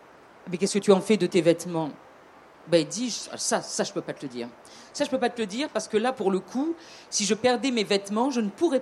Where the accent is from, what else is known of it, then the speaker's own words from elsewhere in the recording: South, France; accent: southern; avec mon accent du sud